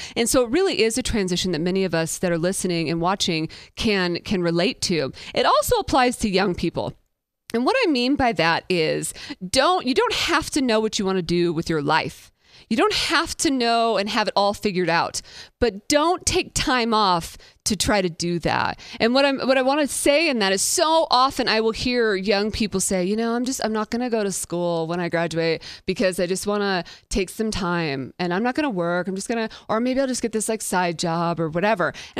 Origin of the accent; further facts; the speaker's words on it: Las Vegas, Nevada, United States; So I grew up here in Las Vegas